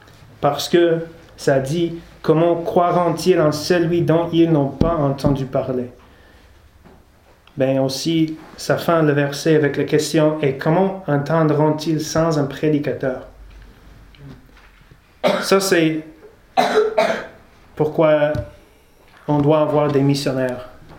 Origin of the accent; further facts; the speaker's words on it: British Columbia, Canada; Je veux retourner chez moi en Colombie-Britannique.